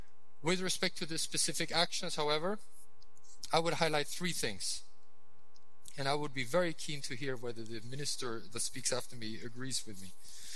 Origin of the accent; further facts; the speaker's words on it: Sweden; my home country, by the way, is Sweden.